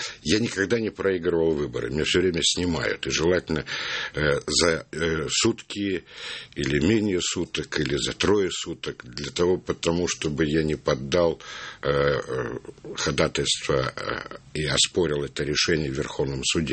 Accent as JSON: {"language": "Russian", "town": "Kursk", "region": "Kursk Oblast", "country": "Russia", "tie": "born there", "said": "Я родился на Украине в семье военнослужащего. А реально произошло, что я родился в отпуске в городе Курске, а отец служил в городе Проскурове."}